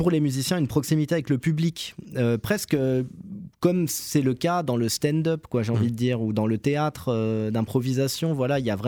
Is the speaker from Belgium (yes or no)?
no; Grand Est, France; moved away as an adult; Enfin, moi, donc, comme je vous disais, je viens de la Moselle et ensuite je suis parti à Paris. Quand je suis revenu dans l'Est